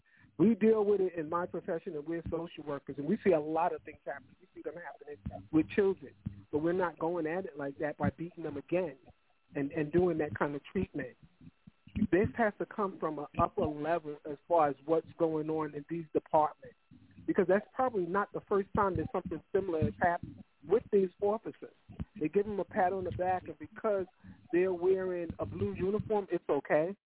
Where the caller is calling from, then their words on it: Maryland, United States; I'm calling from Maryland.